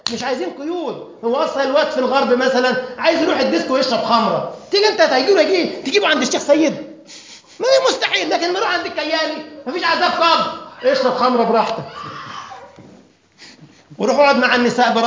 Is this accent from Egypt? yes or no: yes; Egypt; والله اسمه عمرو خالد عندنا في مصر.